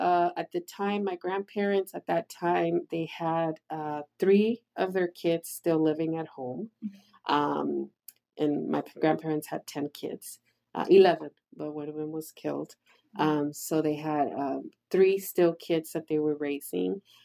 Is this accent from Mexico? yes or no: yes; Nayarit, Mexico; also born or lived in Puerto Vallarta; So I always say I'm from Nayarit. But my birth certificate says Puerto Vallarta, Jalisco. I was only born there.